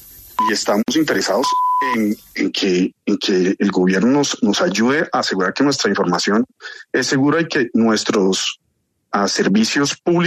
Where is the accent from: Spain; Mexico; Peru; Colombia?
Colombia; como colombiano